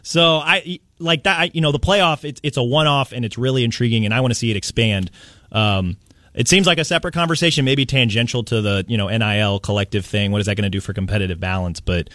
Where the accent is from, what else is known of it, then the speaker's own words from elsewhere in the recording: Kansas City, Missouri, United States; growing up in Kansas City, we didn't have a hockey team.